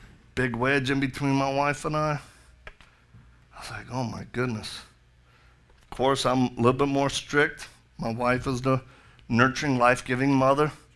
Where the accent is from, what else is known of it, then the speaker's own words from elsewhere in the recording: Louisiana, United States; I'm from Louisiana. They do stuff like that. They let the bayou do the justice.